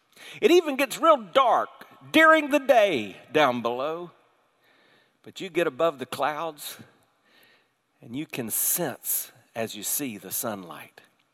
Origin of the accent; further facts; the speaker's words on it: the South, United States; born there; I was born in the South.